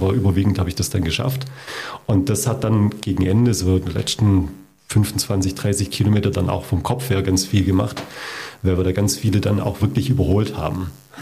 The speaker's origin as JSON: {"language": "German", "town": "Lichtenwald", "region": "Baden-Württemberg", "country": "Germany", "tie": "born or raised there", "also_born_or_lived": "Reichenbach", "said": "ich bin hier ja groß geworden in Lichtenwald und in Reichenbach."}